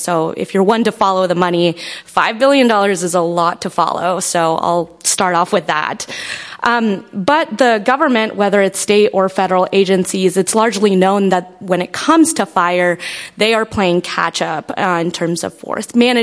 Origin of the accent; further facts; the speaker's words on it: Boise, Idaho, United States; I'm also from Boise. I actually graduated from Boise State, class of 2020